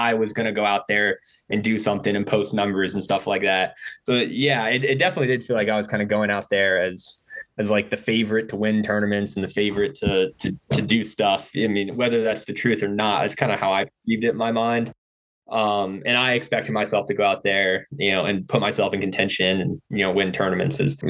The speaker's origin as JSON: {"language": "English", "region": "Virginia", "country": "United States", "said": "I'm from Northern Virginia, kind of Western Loudoun County."}